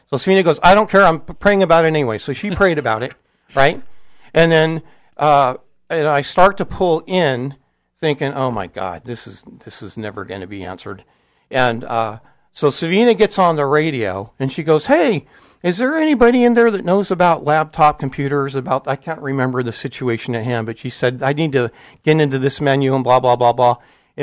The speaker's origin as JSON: {"language": "English", "region": "California", "country": "United States", "said": "you know, as a Californian, you know, when you get to the East Coast, you better get up earlier"}